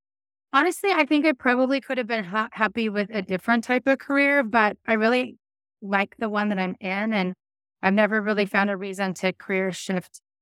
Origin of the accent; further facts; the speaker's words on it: Castle Rock, Washington, United States; where I grew up in Castle Rock, Washington, there were no orthodontists in the area. So I actually had to go to Portland for all of my visits.